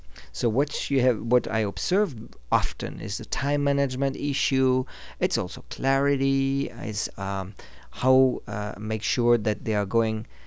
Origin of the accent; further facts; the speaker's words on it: Switzerland; Yes, I come originally from Switzerland, in matter of fact, and I've been living in 8 different countries on 4 different continents